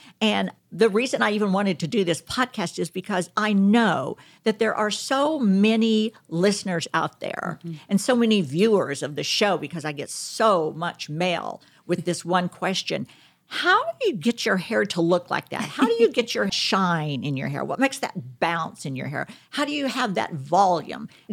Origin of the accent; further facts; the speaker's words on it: Texas, United States; I call them bangs because mm-hmm. I'm from Texas.